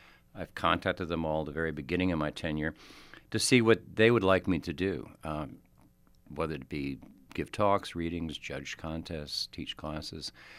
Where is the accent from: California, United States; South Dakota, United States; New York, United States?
New York, United States; I grew up in the Catskill Mountains of upstate New York.